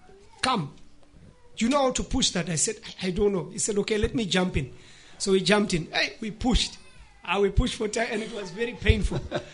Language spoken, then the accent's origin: English; Nigeria; I said, please, brother, can you help us? As Nigerian, two men.